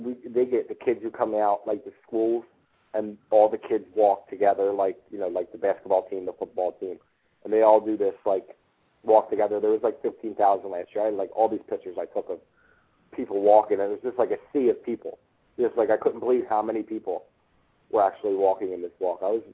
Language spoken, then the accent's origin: English; Philadelphia, Pennsylvania, United States; I mean, I live outside of Philly now, but I grew up in Philly